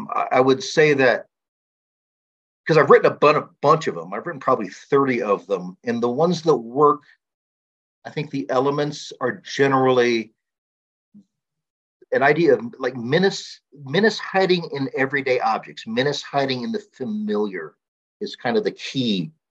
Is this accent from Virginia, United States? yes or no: no; Iowa, United States; also born or lived in Pueblo; now in Security-Widefield, United States; I grew up in Iowa. I lived in like funky neighborhoods in Pueblo for quite a while. And we moved to Security Widefield, like just southeast of Colorado Springs